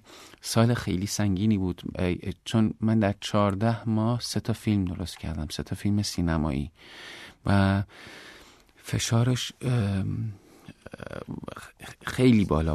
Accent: Iran; now in Germany; معمولا میگم که ایرانی هستم ولی آلمانی هم هستم، ولی در اصل واقعیتش هم همینه. من تقریبا 2/3 زندگیم رو در آلمان گذروندم

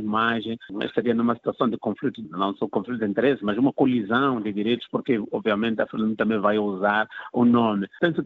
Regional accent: Mozambique; para representar os nossos interesses enquanto moçambicanos.

